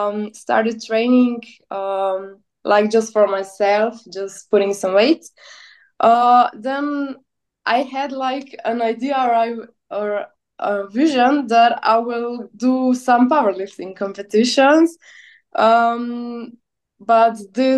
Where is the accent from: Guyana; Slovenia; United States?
Slovenia; I'm from Slovenia. It's a small Balkan country.